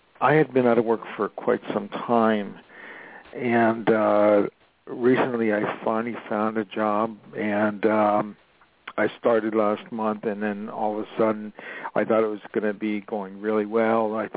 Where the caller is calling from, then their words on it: Los Angeles, California, United States; I'm calling from Los Angeles.